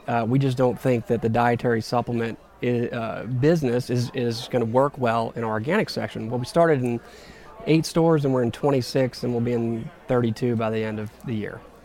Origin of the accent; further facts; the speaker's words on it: New Orleans, Louisiana, United States; I was born and raised in New Orleans. I'm going to stay here.